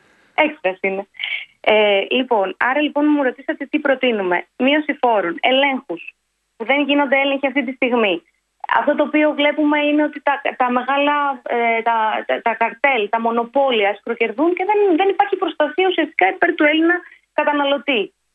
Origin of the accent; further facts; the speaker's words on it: Macedonia, Greece; Και ως Ευρύτησα και ως Μακεδόνισσα έχω ιδιαίτερη ευαισθησία στο θέμα αυτό.